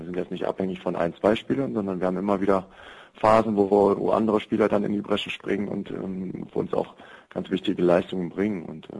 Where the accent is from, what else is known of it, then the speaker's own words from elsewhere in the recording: Büttgen, North Rhine-Westphalia, Germany; ich habe oder bin gebürtiger Büttgener. Das ist ein Dorf von 6.000 Einwohnern. Das ist zwar Randgebiet, Karst, Neuss, München-Gladbach, aber grundsätzlich schon von einem Dorf.